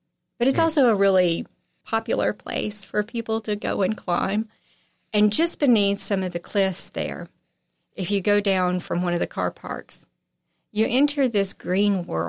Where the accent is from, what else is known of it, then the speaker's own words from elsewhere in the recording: Texarkana, Texas, United States; But, you know, I'm from Texarkana.